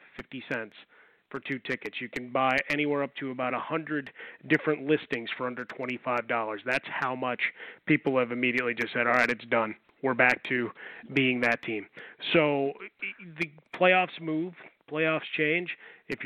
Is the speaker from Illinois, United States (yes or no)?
yes; Chicago, Illinois, United States; growing up in Chicago, Bulls fan, not the Bulls apologist